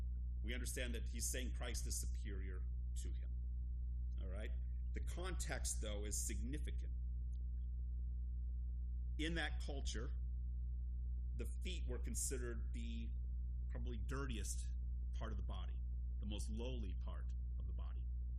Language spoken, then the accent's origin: English; Columbus, Ohio, United States; Now, it may be because I'm from Columbus, and for us, that word "the" or "the" has a different connotation than the rest of the world.